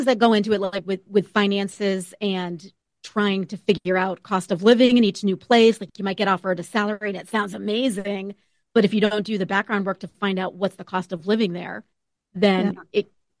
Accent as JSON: {"language": "English", "region": "Massachusetts", "country": "United States", "tie": "born or raised there", "said": "And it was great because I grew up in Western Mass. I'm a Hilltown kid. I grew up in the Hilltowns."}